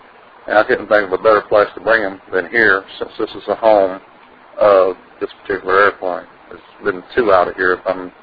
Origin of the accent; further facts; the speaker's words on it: Ocean Isle, North Carolina, United States; I'm from Ocean Isle, Holden Beach area also